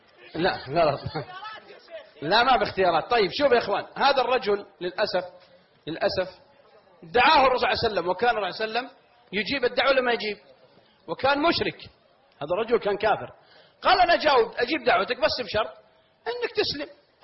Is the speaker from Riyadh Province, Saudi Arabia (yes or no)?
no; Al-Qassim, Saudi Arabia; عندنا من القصيم إذا قال فلان قال ترى فلان صديق فلان الروح بالروح